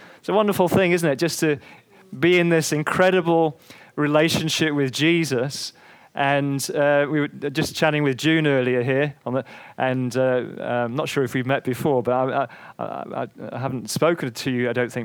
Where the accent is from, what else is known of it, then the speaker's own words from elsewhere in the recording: Warrington, North West England, United Kingdom; also born or lived in South Africa; now in Edinburgh, United Kingdom; I come from sunny Warrington down the road, born and bred in Warrington, and had a bit of a journey since then. In 20 years in South Africa, and now 15 years in Edinburgh.